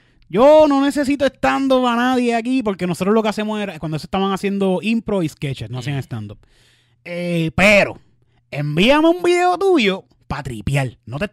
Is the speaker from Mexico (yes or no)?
no; Cayey, Puerto Rico; Yo soy un jíbaro. Totalmente. Realmente yo soy un jíbaro de Calley.